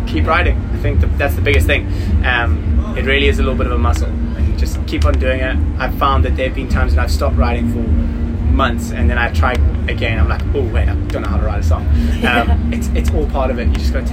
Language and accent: English; South Africa; South Africa is very community based, and so it's about like making music with people that I love.